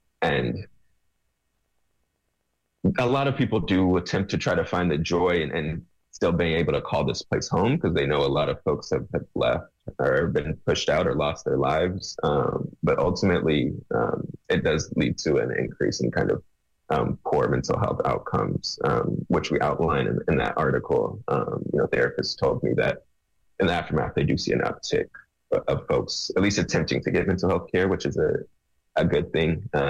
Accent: Los Angeles, California, United States; Yeah, I mean, for most people so I grew up in Los Angeles. I was not there during Katrina

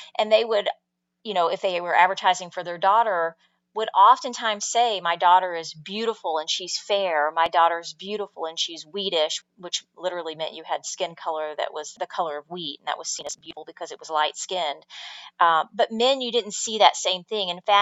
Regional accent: United States; And I talk about my own experience growing up in the United States.

